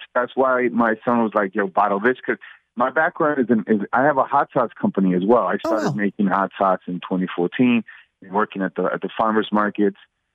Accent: Guatemala; I'm from Guatemala, so we're both intrinsically tied to the cultural roots of Frescos

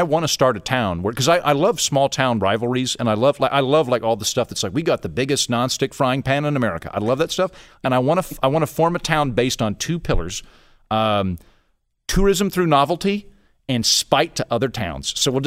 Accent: Oklahoma, United States; I'm from Oklahoma, and I had never been to New England before.

